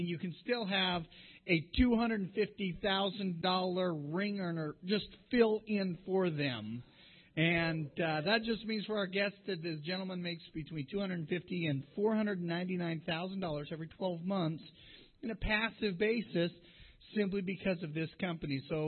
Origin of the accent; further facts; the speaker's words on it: Texas, United States; By the way, I was born and raised in Texas, so y'all and a fixin' to might slip out, so I'll just let you know.